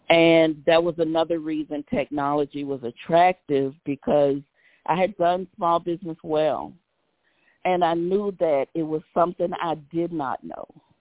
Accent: Savannah, Georgia, United States; And in the industry, Dolores Green from my hometown, Savannah, Georgia, she gave me my first opportunity to be a salon owner.

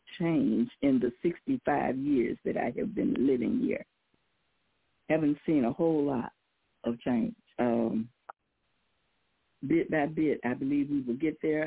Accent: Jackson, Mississippi, United States; born there; for Rasha Unk. And I was born here in Jackson, Mississippi.

